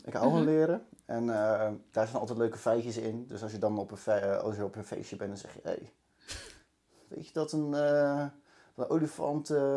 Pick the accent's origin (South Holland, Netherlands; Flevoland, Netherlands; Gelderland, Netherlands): South Holland, Netherlands; Gouda; ik ben 27 jaar. Ik kom uit Gouda.